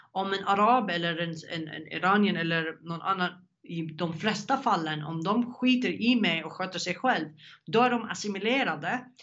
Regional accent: Yemen; now in Sweden; Jag kom från Jemen till Jemen.

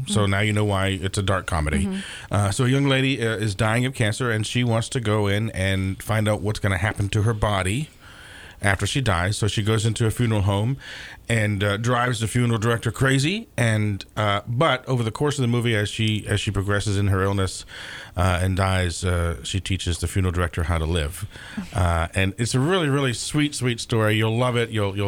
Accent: Lynchburg, Virginia, United States; So I want to bring it back to Lynchburg and show my hometown folks, hey, I'm actually doing something.

